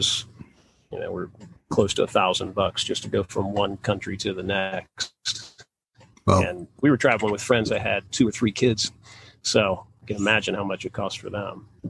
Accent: Ohio, United States; We're from Ohio, and we met sailing on a small lake in Ohio, racing boats, 25-foot, roughly, cruiser boats

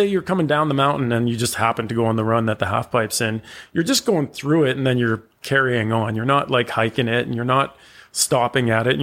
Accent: Calgary, Alberta, Canada; When I grew up in Calgary

